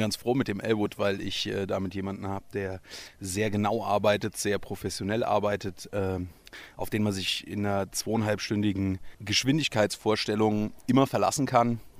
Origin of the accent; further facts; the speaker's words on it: Berlin, Germany; ich komme aus Berlin